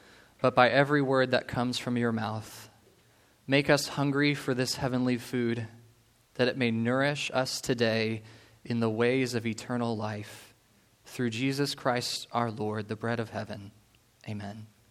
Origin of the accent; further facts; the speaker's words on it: Colorado Springs, Colorado, United States; I'm from Colorado, so this is introduction to the sermon. So I grew up in Colorado Springs, and Colorado Springs has this really famous mountain, Pikes Peak.